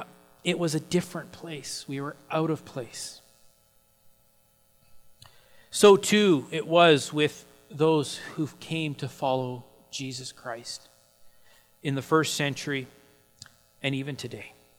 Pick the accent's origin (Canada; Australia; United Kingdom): Canada; if anyone ever asked us where we were from, I would answer that I'm from Canada.